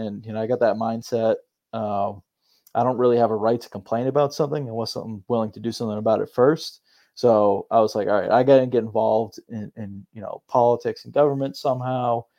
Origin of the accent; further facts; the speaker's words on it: New Hampshire, United States; Yeah, so I'm from New Hampshire, born and raised. Spent a lot of time, you know, in the mountains and everything.